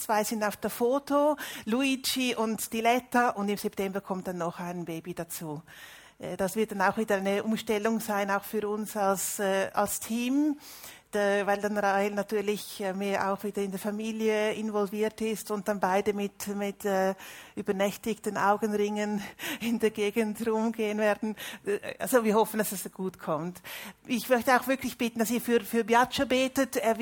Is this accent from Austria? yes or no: no; Zurich, Switzerland; moved away as an adult; now in Italy; Ursprünglich komme ich aus dem Zürcher Oberland, bin in Zürich geboren und dann im Zürichgebiet aufgewachsen. Seit 1994 wohne ich in Italien